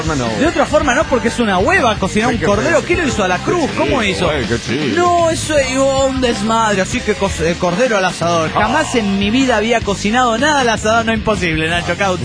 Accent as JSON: {"language": "Spanish", "town": "Chetumal", "region": "Quintana Roo", "country": "Mexico", "said": "de Chetumal, que en Tanaro, México."}